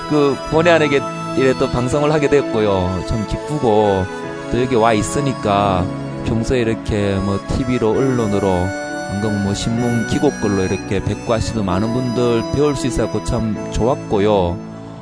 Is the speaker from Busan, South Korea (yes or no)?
no; Gyeongju, North Gyeongsang, South Korea; 저는 경주에서 온